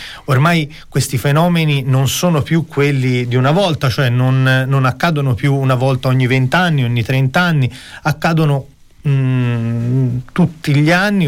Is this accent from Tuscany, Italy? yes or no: yes; San Casciano, Tuscany, Italy; Io sono di San Casciano